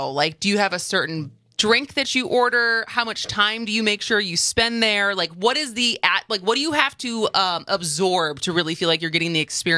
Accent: Wisconsin, United States; a lot of it was the fact that I was from Wisconsin, and I had a joke about like Wisconsin having so many bars

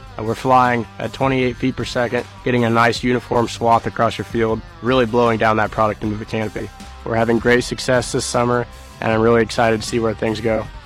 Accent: Sullivan, Indiana, United States; I'm 21 years old, and I'm from Sullivan, Indiana. Becoming a Sweetwater Technologies franchise partner has allowed me to return to the home farm

